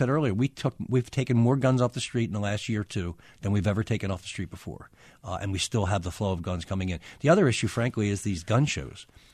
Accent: Philadelphia, Pennsylvania, United States; when I was growing up in South Philly in the 1960s

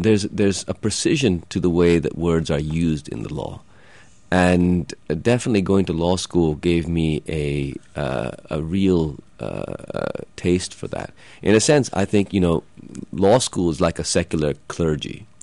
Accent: Pakistan; most people I grew up with in Pakistan don't read novels

